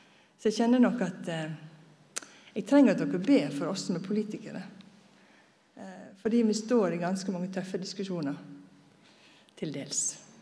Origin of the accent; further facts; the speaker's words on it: Møre og Romsdal, Norway; Swedish is a second language; moved away as an adult; now in Stavanger, Norway; Men jag är äkte norsk. Født och uppvuxen på Sundmøre på en gal langs en fjord. Kom till Stavanger i 85.